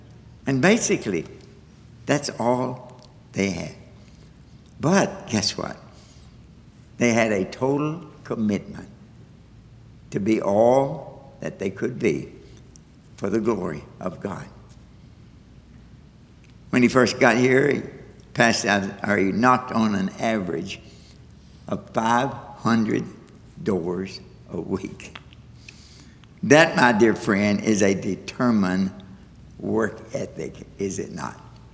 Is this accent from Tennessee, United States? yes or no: yes; Tennessee, United States; I'm from Eastern Tennessee. We have lots of trees. We have lots of grass, a lot of flowers, you know, everything.